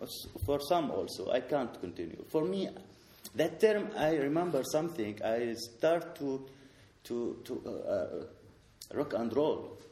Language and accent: English; Sweden; English is a second language; also born or lived in Damascus, Syria; of course I am Sweden, I'm from Sweden, but Damascus make me.